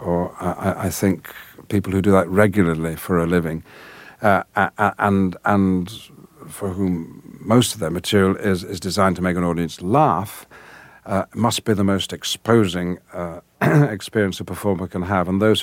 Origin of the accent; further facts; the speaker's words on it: the north of England, United Kingdom; accent: northern English; identifiable as someone from the north of England, and so I got rid of my northern accent to a great extent and spoke received pronunciation English.